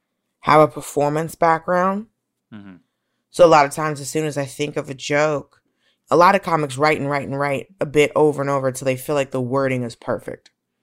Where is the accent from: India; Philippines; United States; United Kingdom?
United States; Atlanta, Georgia; I also grew up in Atlanta. So, you know, I grew up around Black people and white people who are accustomed to being around Black people.